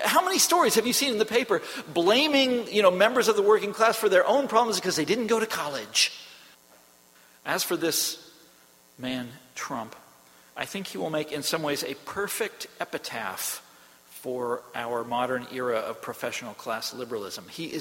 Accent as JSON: {"language": "English", "region": "Kansas", "country": "United States", "said": "I'm from Kansas, folks, and I can't help but think that populism by itself is a very healthy thing."}